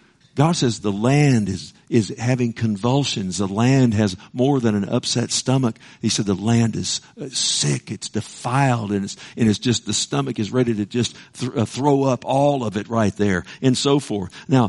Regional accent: United States; I love my country. I serve my country. I'm very thankful I'm an American, aren't you?

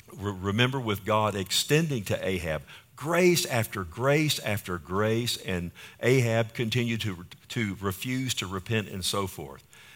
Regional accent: Texas, United States; If you know, I'm a Texan, and many of you are Texans, and if you're not, I'll pray for you after the service.

